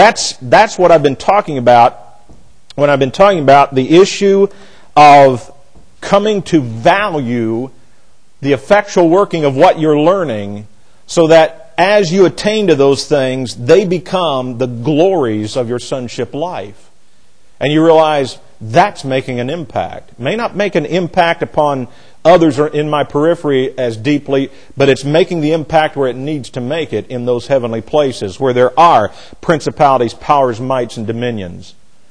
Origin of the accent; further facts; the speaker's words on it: Jefferson, Indiana, United States; here I am from Jefferson, Indiana, town of 200 people, or roughly. I go up to Chicago.